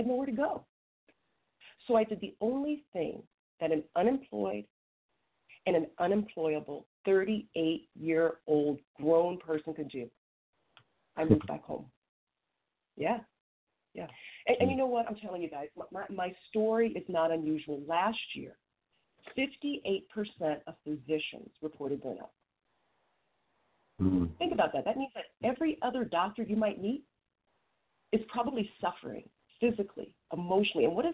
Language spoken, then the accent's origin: English; Ohio, United States; born there; But just so you know who I am, I was born in Ohio. I am an only child of two amazing parents. And I grew up and traveled around basically as an army brat, right?